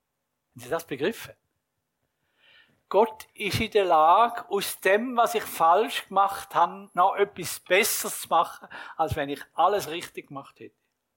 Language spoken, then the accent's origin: German; Switzerland; am anderen Tag sind wir Schweizer zusammengekocht